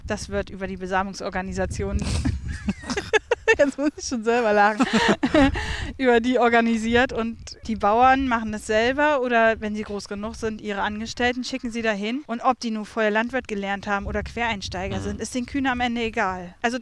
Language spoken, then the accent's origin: German; Harz, Germany; Ich komme mal ursprünglich aus dem Harz